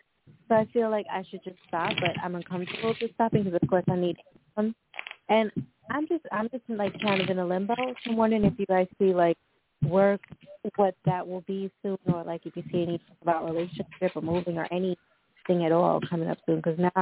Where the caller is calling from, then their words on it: Long Island, New York, United States; I'm calling from Long Island, New York.